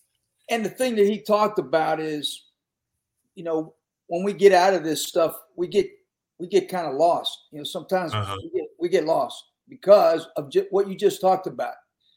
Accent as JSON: {"language": "English", "region": "Pennsylvania", "country": "United States", "said": "being Irish and coming from Western Pennsylvania, a little piece of heaven would have been for me to play for Notre Dame"}